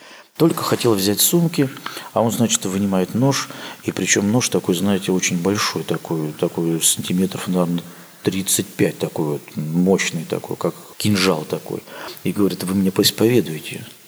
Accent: Yaroslavl, Yaroslavl Oblast, Russia; also born or lived in Kostroma; Я родился в Костроме. До 10 класса жил в Ярославле. Ну, тоже в совхозе, в деревне

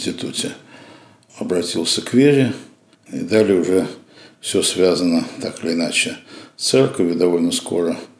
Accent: Lytkarino, Moscow Oblast, Russia; also born or lived in Kyiv; Сначала родители переехали в Подмосковье. Угу. Вот, и школу я окончал в Латкарино, 20 километров от МКАДа.

